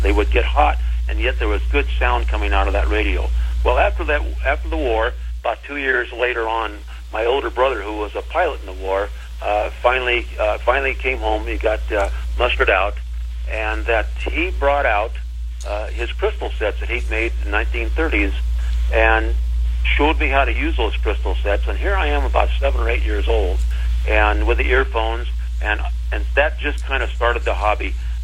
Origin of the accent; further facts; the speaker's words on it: Los Angeles, California, United States; Back during World War II, I was a kid growing up in Los Angeles